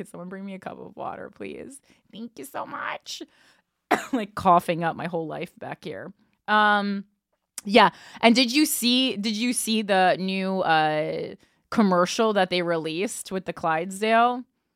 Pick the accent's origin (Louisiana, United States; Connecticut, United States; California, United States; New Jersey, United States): New Jersey, United States; I would stand up and put my hand over my heart in my bedroom growing up in New Jersey.